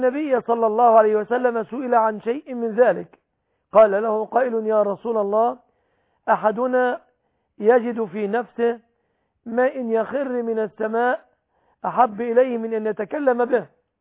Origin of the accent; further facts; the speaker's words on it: Egypt; في بلادنا مصر